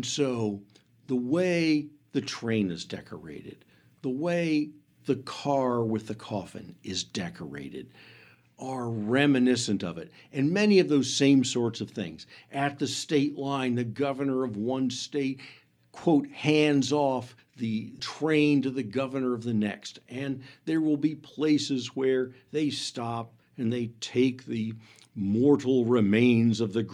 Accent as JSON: {"language": "English", "town": "Columbus", "region": "Ohio", "country": "United States", "tie": "born or raised there", "said": "there's one in my hometown of Columbus, Ohio. Now, you wouldn't think Central Ohio would be a hotbed of the Confederacy, and it's not."}